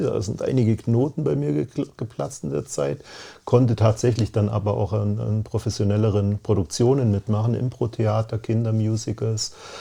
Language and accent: German; Memmingen, Bavaria, Germany; also born or lived in Berlin; Das ist meine Heimat. Ich bin hier aufgewachsen und mir hat Berlin super gefallen und ich fühle mich in Memmingen sauwohl.